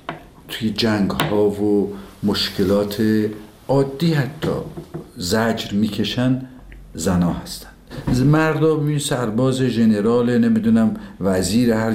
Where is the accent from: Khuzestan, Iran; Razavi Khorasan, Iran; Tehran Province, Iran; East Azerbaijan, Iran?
East Azerbaijan, Iran; Tabriz; دیدیم ما که بچه تبریز هستیم